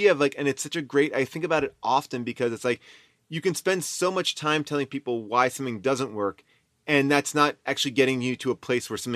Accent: New York, United States; I was from Long Island, so it wasn't that far of a trip.

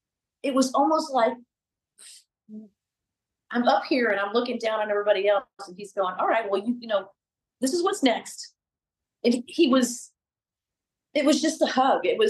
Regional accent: Cedar Hill, Texas, United States; I grew up in Cedar Hill, and we had property, and it was gorgeous, woods and a pond, and we were very poor

